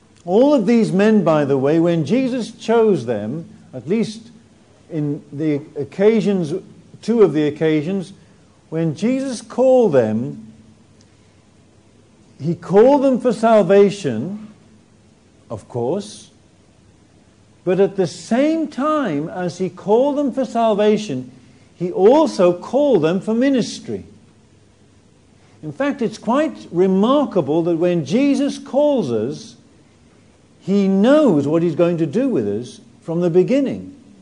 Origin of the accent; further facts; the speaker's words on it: England, United Kingdom; I say, oh, hello … I come from England.